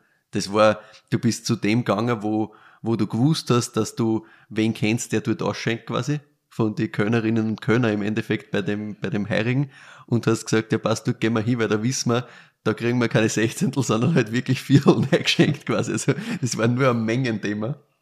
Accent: Laa an der Thaya, Lower Austria, Austria; Also ich komme selbst aus dem Weinviertel, komme aus Landerteier, das ist da ganz im Norden quasi, in der Nähe von Bolsdorf. Gleichzeitig ist es zwar Weinviertel, aber es ist eigentlich eine Brauereistadt.

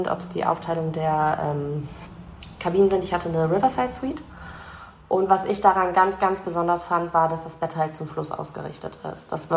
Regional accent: Münster, North Rhine-Westphalia, Germany; now in Rheine, Germany; Ich so, ja gut, ich wohne in Rheine. Weil man sagt erstmal nur Münster, weil sonst irgendwie fühlt niemand quer aus Deutschland mit den Orten hier. Brauche ich nicht sagen, ich komme aus Reckenfeld zum Beispiel.

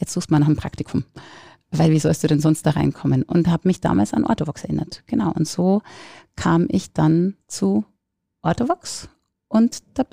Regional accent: Bavaria, Germany; ich komme eigentlich aus der Oberpfalz, aus einer Gastronomiefamilie

